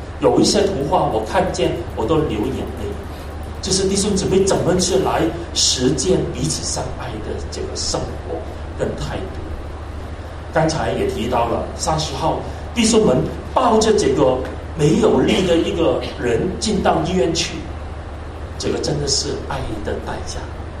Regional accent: Hong Kong; 我们香港人说一句话，要做一个活尸，就是让人能够活睦的人，非常的不容易啊。

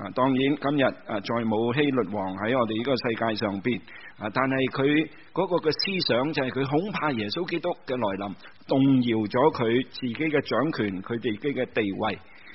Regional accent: China; 我们中国人有坐月坐30日的休息

